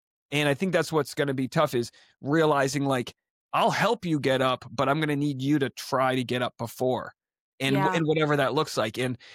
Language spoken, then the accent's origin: English; New England, United States; And I'm from New England.